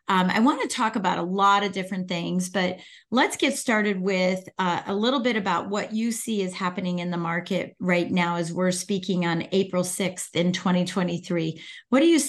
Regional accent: Virginia, United States; And I'm from Virginia. I'm in from Northern Virginia. So I'm outside of DC

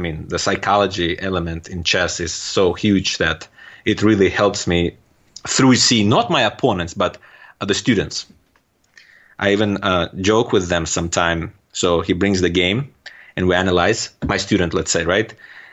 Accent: Turkmenistan; accent: Turkmen; first language Russian; English is a second language; now in United States; My first language is a Russian language, and I do understand and speak Turkmen language as well. Although now living here in the US for almost 10 years, I do forget, and my accent is getting terrible, the Turkmen accent.

